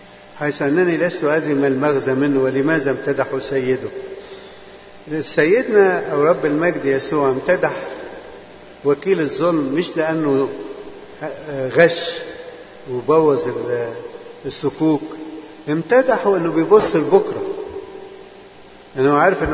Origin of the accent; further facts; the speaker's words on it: Egypt; now in Canada; احنا مصريين